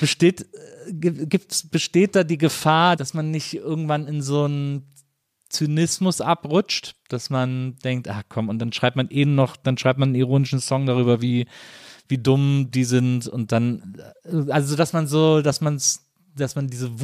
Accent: Bonn, North Rhine-Westphalia, Germany; born there; Ich bin in Bonn geboren, deswegen darf ich das an dieser Stelle sagen.

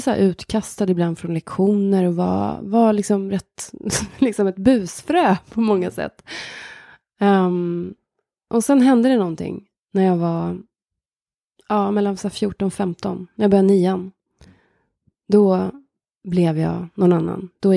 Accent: Hagfors, Värmland, Sweden; also born or lived in Östra Ämtervik; Nej, jag växte upp utanför Hagfors i norra Värmland.

